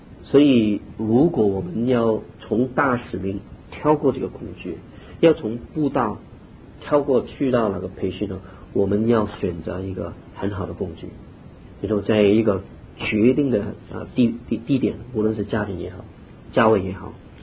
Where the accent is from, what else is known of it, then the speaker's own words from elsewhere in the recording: Hong Kong; 跟我们在香港长大了是重坏的